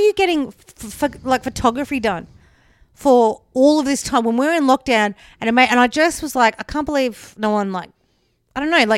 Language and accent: English; Werribee, Victoria, Australia; also born or lived in New York, United States; I grew up in Werribee, lived in New York.